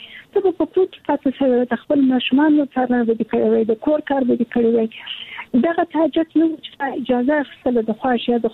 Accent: Kandahar, Afghanistan; زه د کندهار یم، د کندهار د ونیا انالیسي کې مې زده کړې وکړې

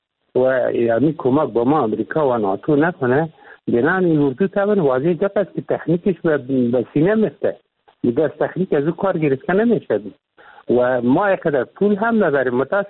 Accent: Afghanistan; ما میگیم ما افغان هستیم و غیرت داریم و همت داریم

